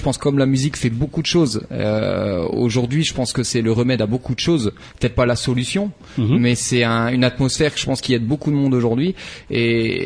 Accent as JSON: {"language": "French", "town": "Tournai", "region": "Wallonia", "country": "Belgium", "said": "Alors moi je viens donc de Tournai principalement. J'habite pas au centre de Tournai"}